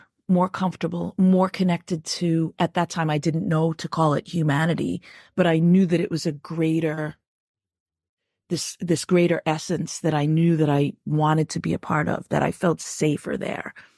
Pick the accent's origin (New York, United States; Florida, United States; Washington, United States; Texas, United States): New York, United States; I feel like I grew up Irish in New York, but there's also the other side of me that's 100% New Yorker